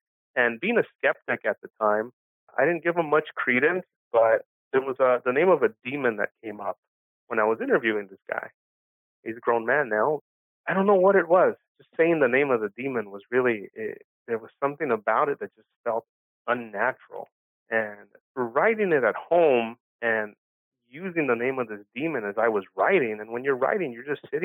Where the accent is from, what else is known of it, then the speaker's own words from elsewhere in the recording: Los Angeles, California, United States; first language Spanish; English is a second language; I was born and raised in East L.A. Grew up East L.A., for those of you who don't know, is, well, it's east of downtown Los Angeles here in Southern California. Grew up there. Grew up speaking Spanish. Didn't learn English until I started going to school.